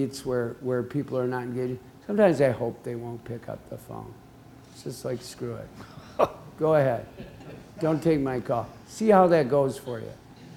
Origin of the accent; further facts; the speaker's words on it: Minnesota, United States; and I came from Minnesota where everything is white. The food is white.